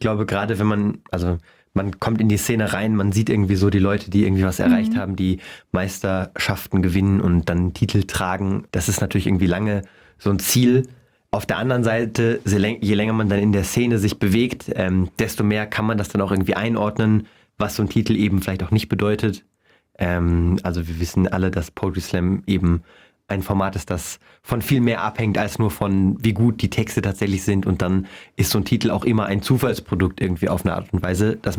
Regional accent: Munich, Bavaria, Germany; born or raised there; also born or lived in Bonn

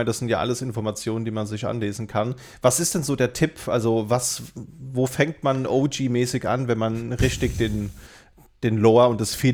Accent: Berlin, Germany; Also ich kenne das als Berliner

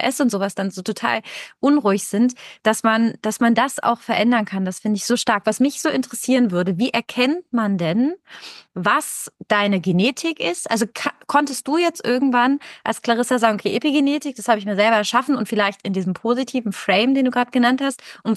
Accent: Italy; ich komme übrigens aus Italien, also ich habe auch so eine italienische Großfamilie und komme so ganz woanders her gefühlt.

